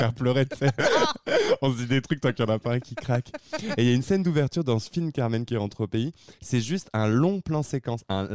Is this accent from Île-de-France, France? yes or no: no; Fréjus, Provence-Alpes-Côte d'Azur, France; Bah, la petite ville, quoi. Moi, je viens de Fréjus.